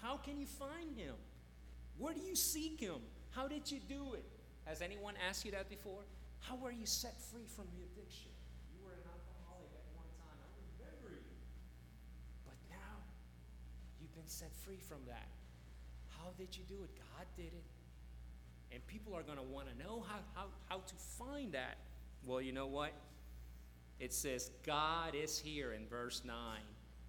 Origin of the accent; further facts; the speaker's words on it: Baton Rouge, Louisiana, United States; when I was growing up in Baton Rouge, Louisiana, we were going to a church at that time